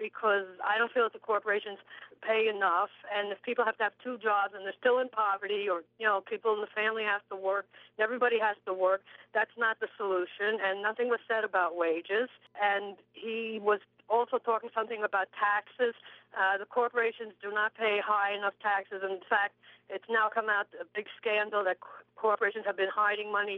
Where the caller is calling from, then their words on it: Livingston Manor, New York, United States; I'm from Livingston Manor.